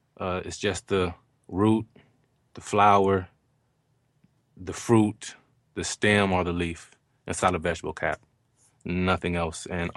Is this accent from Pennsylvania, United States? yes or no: no; Mississippi, United States; born there; because I was born in Mississippi, so we have a lot of little